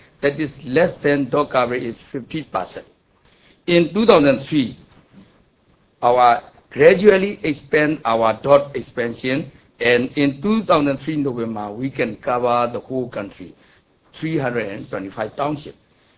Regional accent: Myanmar; English is a second language; I'm from Myanmar

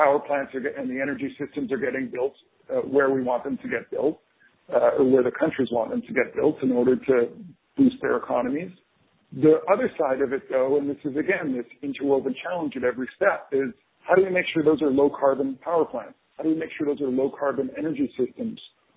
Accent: Canada; I'm Canadian, so I come from that part of the world at a personal level.

